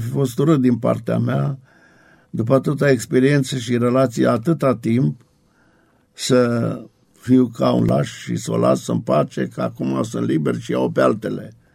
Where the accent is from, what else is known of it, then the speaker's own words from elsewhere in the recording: Dolj, Romania; soția lui era de undeva din Oltenia, de lângă Craiova, de lângă satul meu.